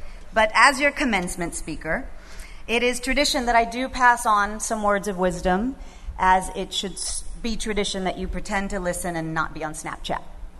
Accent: Corpus Christi, Texas, United States; As you may have guessed, I am from another country called Texas. I was born in Corpus Christi, and I grew up proudly as a Mexican-American.

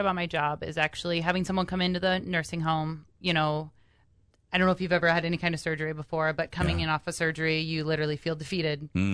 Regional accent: Knoxville, Tennessee, United States; born and raised in Knoxville. So it's where my roots are. I know a lot of people there, and my mom still lives in Knoxville. My grandma still lives in Knoxville. So I have a lot of family in the area.

